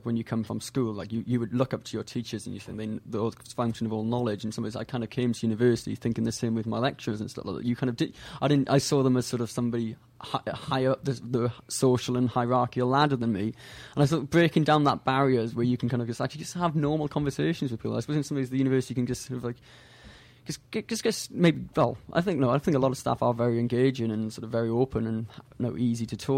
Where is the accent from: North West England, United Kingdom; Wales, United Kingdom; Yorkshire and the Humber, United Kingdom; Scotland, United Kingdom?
Wales, United Kingdom; like I'm from South Wales originally, like is everyone in the small town, like everyone says hello to each other.